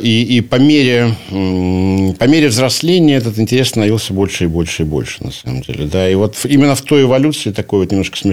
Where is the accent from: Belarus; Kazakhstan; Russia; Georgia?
Belarus; Minsk; мальчиком, живущим в Минске. И, значит, наверное, я не ощущал себя белорусом совсем.